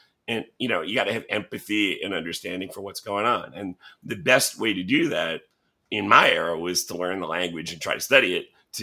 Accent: United States; I said, "I'm American."

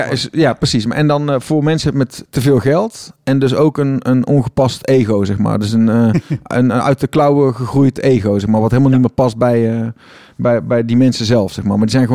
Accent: Tilburg, North Brabant, Netherlands; Ik kom uit Tilburg, ik woon in Tilburg.

